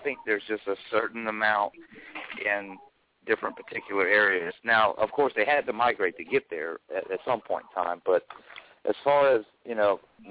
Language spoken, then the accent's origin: English; Morgan City, Louisiana, United States; I'm originally from Morgan City, Louisiana.